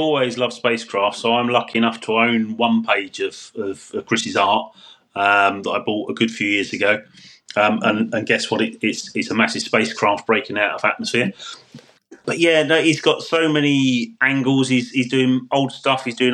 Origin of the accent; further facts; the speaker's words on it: Hornchurch, London, United Kingdom; he was flying from my hometown in Hornchurch